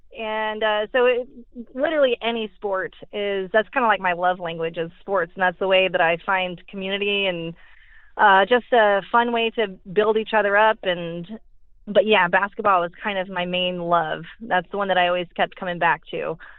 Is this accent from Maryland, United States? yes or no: no; St. Louis, Missouri, United States; born there; I was born in St. Louis and pretty small family.